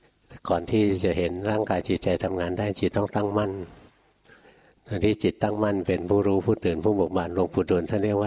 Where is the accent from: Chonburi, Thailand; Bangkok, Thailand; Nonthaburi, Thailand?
Bangkok, Thailand; หลวงพ่อเป็นคนเมืองเกิดกรุงเทพเกิดในกรุงเทพเลยเกิดอยู่ป้อมปราบอยู่แถวริมคูเมืองคลององอ่างโตมาในกรุงเทพนะเรียนหนังสือในกรุงเทพทำงานอยู่กรุงเทพจนกระทั่งบวชถึงไปอยู่ต่างจังหวัด